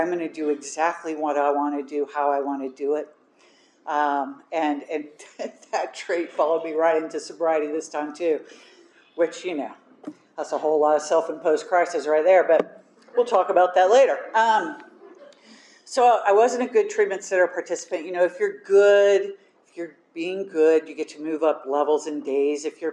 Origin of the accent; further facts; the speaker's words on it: the South, United States; I'm from the South. My family's from the South.